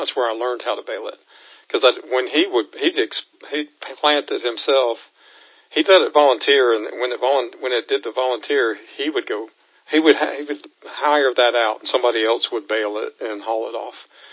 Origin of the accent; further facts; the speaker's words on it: Clemson, South Carolina, United States; also born or lived in Michigan; When I was born in Michigan, and then moved down here when I was six for my father to go to Clemson.